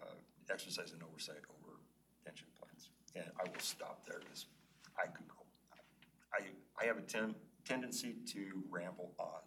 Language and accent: English; Coos Bay, Oregon, United States; now in Newport, United States; I'm originally from the Coos Bay area, but Newport has been a wonderful community for us.